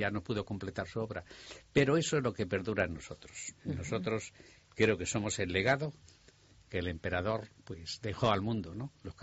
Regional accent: Madrid, Community of Madrid, Spain; Pues yo digo, soy español, soy madrileño, pero quiero mucho a Extremadura.

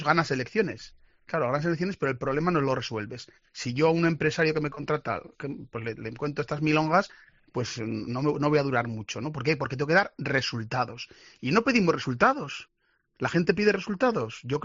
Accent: Azagra, Navarre, Spain; Yo que soy de Azagra, como bien sabes.

